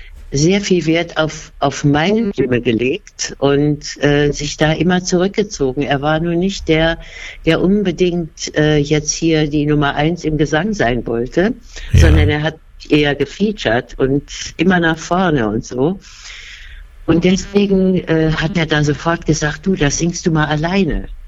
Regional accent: Saarland, Germany; accent: Saarland German; first language Saarland German; Und ich verfalle dann auch sofort wieder in die Sprache. Es ist ja eben unsere Muttersprache. Man kann ja, es ist nicht besonders schön, das Saarländisch, ja.

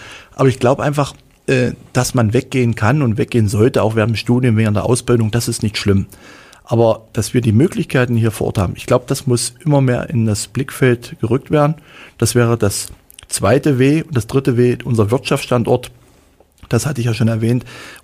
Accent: Saxony-Anhalt, Germany; wir kommen aus dem Salzlandkreis

